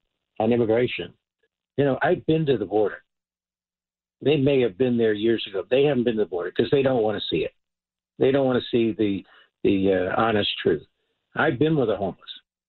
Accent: California, United States; I love California. I'm a Californian.

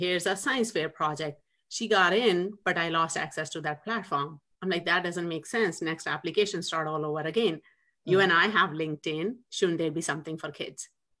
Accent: India; moved away as an adult; now in Seattle, United States; I was always a rebel growing up in India, always getting into trouble and stuff. So 99 moved here permanently to Seattle, Washington. We have been here since then.

